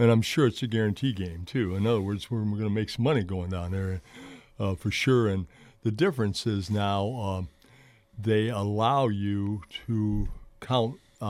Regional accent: Adrian, United States; because both John and I grew up here in Adrian.

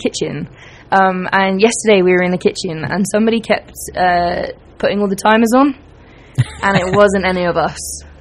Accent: South West England, United Kingdom; I come from Somerset, so it's about an hour's drive to Stonehenge. And an hour's drive to Bath.

